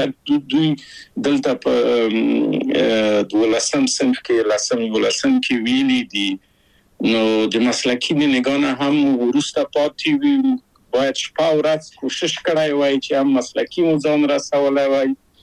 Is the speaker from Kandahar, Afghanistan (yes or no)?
no; Kabul, Afghanistan; moved away as an adult; now in Czechoslovakia; او زه له کابل په یو دولتي بورس چکسلواکیا ته راغلم